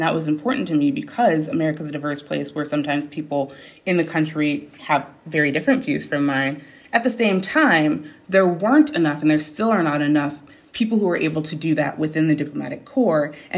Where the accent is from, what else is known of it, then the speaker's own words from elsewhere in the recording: United States; to be able to share what my experience was as an American.